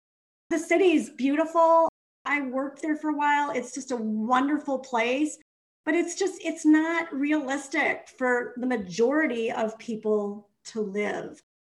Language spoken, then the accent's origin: English; Midwest, United States; I come from the Midwest. We weren't talking about that 5, 6 years ago.